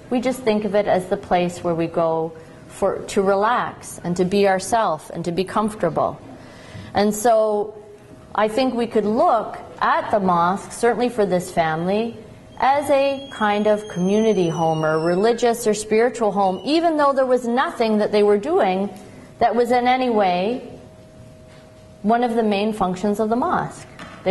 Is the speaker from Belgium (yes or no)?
no; Canada; even though I'm a Canadian, I'm not even used to mentioning Canada.